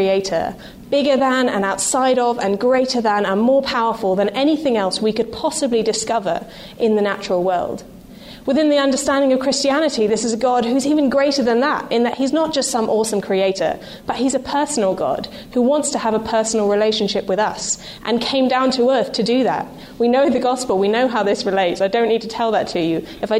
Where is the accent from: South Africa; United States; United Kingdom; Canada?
United Kingdom; Now, being British, I should obviously expound the fact that tea brings purpose and meaning to every situation.